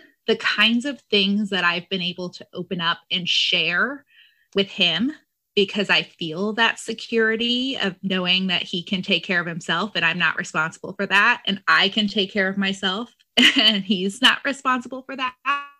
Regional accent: Philadelphia, Pennsylvania, United States; from Philadelphia, Pennsylvania.

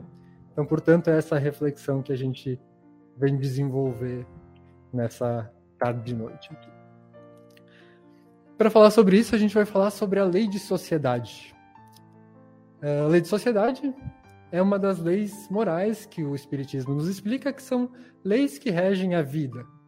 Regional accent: Brazil; born there; Já imagino que todos sejam brasileiros aqui, né? Todos nós nascemos no Brasil.

